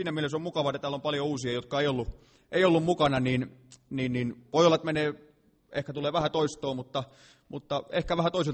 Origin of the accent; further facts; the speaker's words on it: Karkkila, Uusimaa, Finland; silloin kun mä olin pikkupoika, niin me asuttiin Karkkilassa